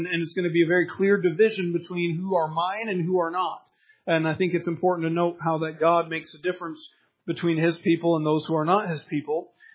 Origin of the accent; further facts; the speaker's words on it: Michigan, United States; Now, I'm from Michigan. Our family has a cabin up in the Upper Peninsula of Michigan